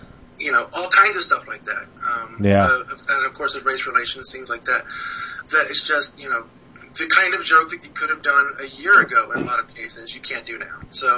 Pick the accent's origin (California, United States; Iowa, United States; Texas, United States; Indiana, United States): Indiana, United States; Crawfordsville; I'm in rural Crawfordsville, Indiana. If you want to come by and say howdy.